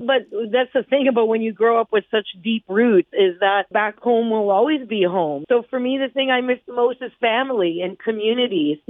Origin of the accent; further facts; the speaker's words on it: Ontario, Canada; moved away; I grew up on Manitoulin Island, which is the largest freshwater island in the world.